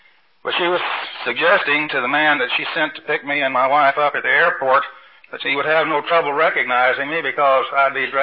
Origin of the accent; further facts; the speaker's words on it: Texas, United States; moved away; also born or lived in California; But when I hit California, I had this role to uphold since I was from Texas.